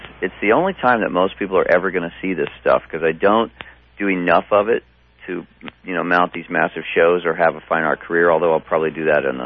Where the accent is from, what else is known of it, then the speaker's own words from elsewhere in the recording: Tulsa, Oklahoma, United States; That's what happens when you're raised up in Tulsa. You say it that way. I was raised in Tulsa, Oklahoma, and I didn't know.